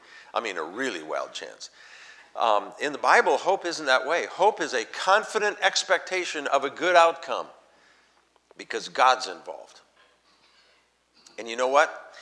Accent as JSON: {"language": "English", "region": "South Dakota", "country": "United States", "tie": "born or raised there", "moved": "as an adult", "said": "I'm from South Dakota and, went through elementary school and high school and all that there."}